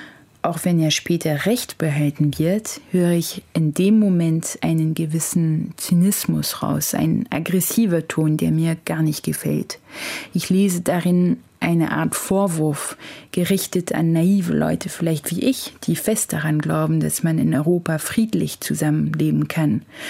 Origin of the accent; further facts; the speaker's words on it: Paris, Île-de-France, France; steht Frankreich, meine Heimat, unter Schock.